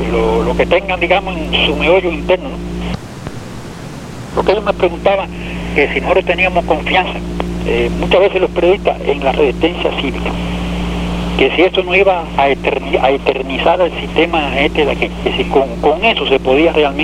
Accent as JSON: {"language": "Spanish", "country": "Cuba", "said": "yo soy un cubano viejo, ¿no? Ya de una generación prácticamente casi gastada"}